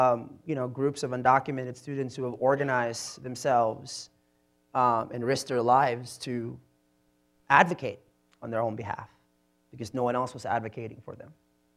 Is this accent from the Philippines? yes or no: yes; Philippines; As you can imagine, it's a little confusing for people. It's called being Filipino.